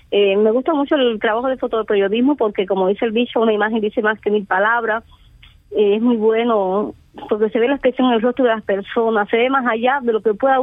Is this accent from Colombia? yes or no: no; Bayamo, Granma, Cuba; born there; Sí, nací aquí mismo en Bayamo.